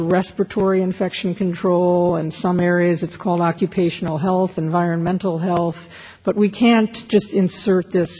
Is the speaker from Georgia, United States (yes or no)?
yes; Atlanta, Georgia, United States; a particular gentleman from my hometown of Atlanta, Georgia, who wanted to get married in Greece.